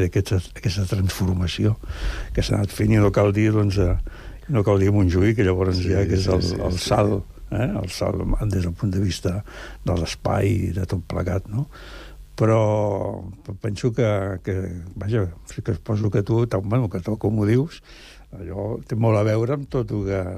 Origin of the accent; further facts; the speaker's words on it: Barcelona, Catalonia, Spain; Jo soc de Gràcia.